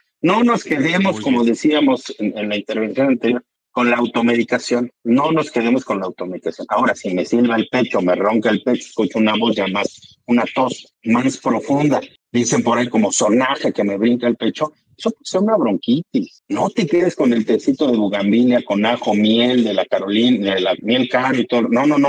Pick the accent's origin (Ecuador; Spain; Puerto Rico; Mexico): Mexico; Morelos; en Morelos estamos rodeados, afortunadamente, bendito Dios mi tierra, de muchos árboles